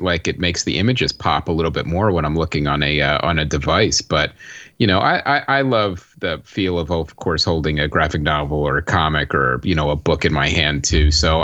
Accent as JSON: {"language": "English", "region": "Pennsylvania", "country": "United States", "said": "Absolutely, yeah. From Pennsylvania."}